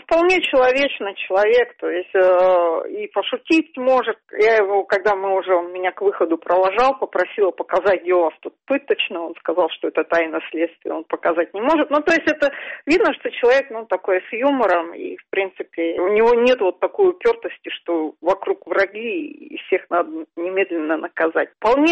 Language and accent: Russian; Novosibirsk, Novosibirsk Oblast, Russia; Но, вот смотрите, я же из Новосибирска, у нас тут голосуют более-менее честно.